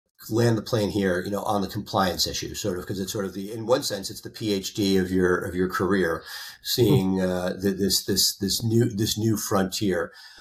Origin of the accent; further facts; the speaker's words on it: New York City, New York, United States; Like I grew up in New York City. Not every subway station is ADA compliant.